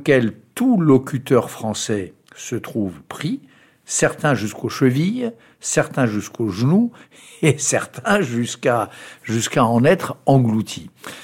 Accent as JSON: {"language": "French", "country": "France", "said": "je suis français jusqu'au bout des doigts"}